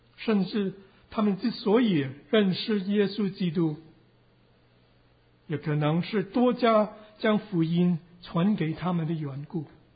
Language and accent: Chinese; Hong Kong; 我是从香港来的